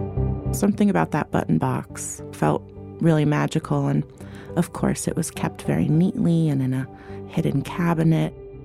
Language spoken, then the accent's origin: English; Atlanta, Georgia, United States; born there; I was born in Atlanta, but my dad is Lebanese and my mom is Jordanian. My parents are first generation, so it very much was, you know, Arabic from day one